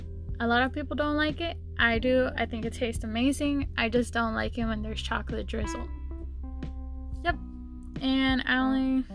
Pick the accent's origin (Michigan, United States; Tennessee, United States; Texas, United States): Texas, United States; Houston; A little about me is I am from Houston, Texas. I am Mexican-American. I am first-generation college.